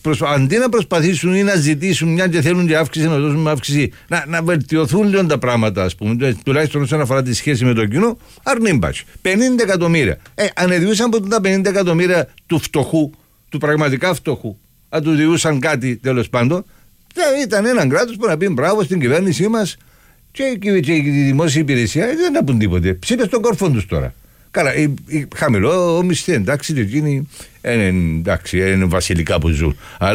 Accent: Akapnou, Limassol District, Cyprus; Και στο χωριό μου, πάντως στην Ακαπνή μου τώρα το πρωί που ξύπνησα, πρέπει να σας πω ότι από τον αέρα ξύπνησα

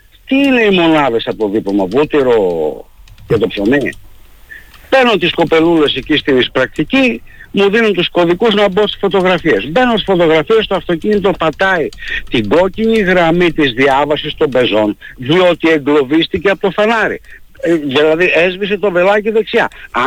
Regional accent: Paphos District, Cyprus; Είμαι παφίτης από το Μεσολόγγι και πληρώνω τις υποχρεώσεις μου

